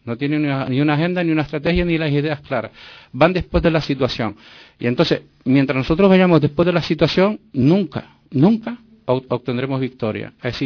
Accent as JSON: {"language": "Spanish", "region": "Canary Islands", "country": "Spain", "said": "yo soy independentista canario, ¿no?"}